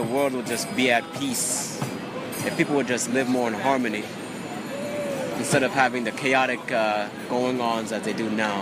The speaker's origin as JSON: {"language": "English", "country": "Jamaica", "lives_now": "United States", "said": "No, Jamaica."}